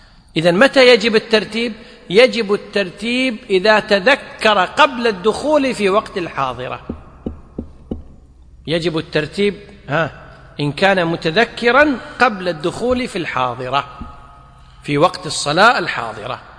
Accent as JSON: {"language": "Arabic", "country": "Kuwait", "said": "مثل ما احنا عندنا في الكويت والله الحمد جميع الصلوات تصلى في أول الأوقات"}